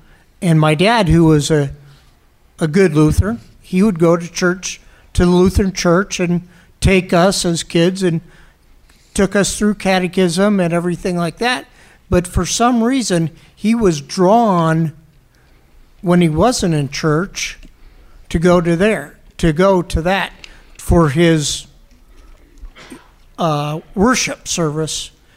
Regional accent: Panama City, Florida, United States; from Panama City, Florida

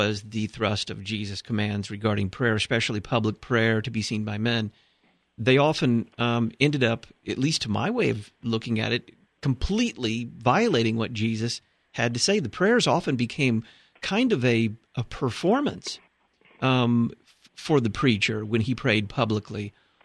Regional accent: the South, United States; I grew up in the Bible Belt

